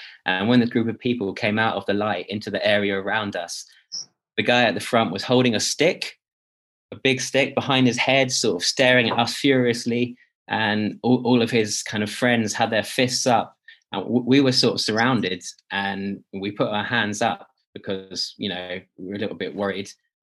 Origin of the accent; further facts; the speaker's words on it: United Kingdom; We're from Britain.